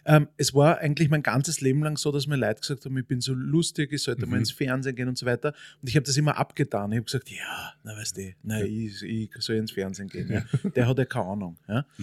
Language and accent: German; Vienna, Austria; war ich zum ersten Mal, auch wenn es jetzt blöd klingt, als Wiener spazieren am Zentralfriedhof.